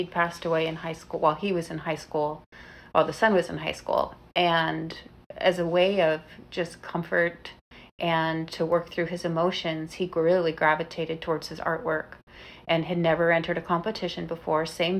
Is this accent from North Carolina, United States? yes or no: no; Phoenix, Arizona, United States; I grew up in Phoenix, and I was always loved Southwest art and Native American art.